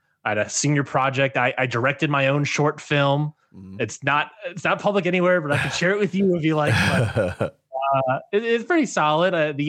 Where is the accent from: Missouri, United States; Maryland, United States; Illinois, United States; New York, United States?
Maryland, United States; I am originally from the Maryland DMV area, DMV, D.C., Maryland, Virginia.